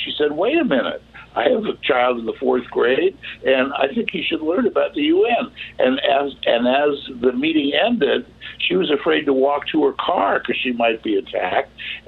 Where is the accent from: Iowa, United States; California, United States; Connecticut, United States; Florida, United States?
California, United States; Los Angeles; I remember growing up in Los Angeles, they wouldn't allow us to learn about UNESCO